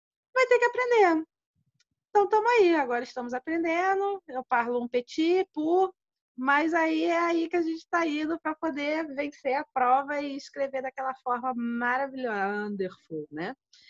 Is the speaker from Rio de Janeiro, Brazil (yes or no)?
yes; Rio de Janeiro, Brazil; born there; now in Curitiba, Brazil; Eu tenho 38 anos, sou advogada, nasci no Rio de Janeiro, mas moro em Curitiba.